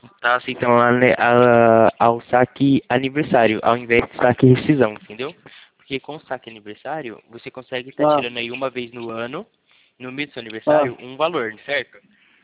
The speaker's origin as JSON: {"language": "Portuguese", "town": "Campinas", "region": "São Paulo", "country": "Brazil", "said": "eu sou daqui da região de Campinas."}